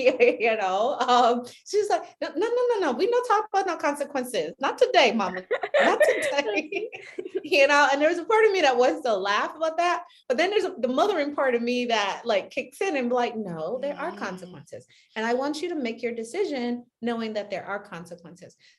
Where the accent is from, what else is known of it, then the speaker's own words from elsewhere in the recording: Barbados; Now, again, I'm from Barbados, and you talk about traditional two-parent household.